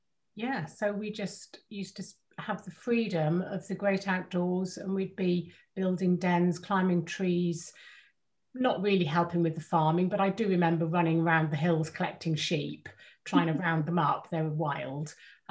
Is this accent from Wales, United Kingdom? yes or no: yes; St. Harmon, Wales, United Kingdom; I was born in South Wales because my parents were living and my father was working down there at the time. And we moved up when I was about four or five. We moved to St. Harmon, which is 8 miles away from Abbeycombe here over the hill.